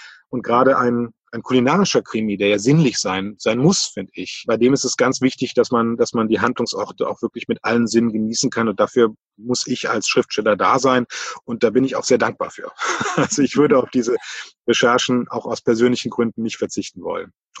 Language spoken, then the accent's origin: German; Cologne, North Rhine-Westphalia, Germany; als Kölner